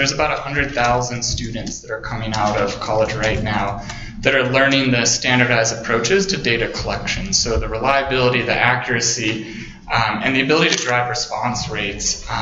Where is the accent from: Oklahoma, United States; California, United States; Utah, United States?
Utah, United States; Salt Lake City; So I grew up in Salt Lake before taking the job down at Qualtrics